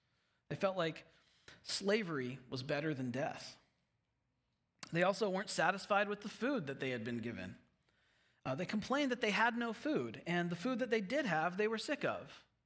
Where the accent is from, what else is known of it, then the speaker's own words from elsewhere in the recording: Houston, Texas, United States; I grew up in Houston. I kind of know how it works, how the traffic works.